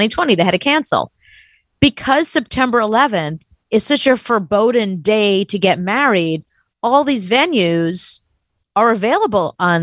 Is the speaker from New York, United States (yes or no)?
yes; New York City, New York, United States; but as a New Yorker, like that just.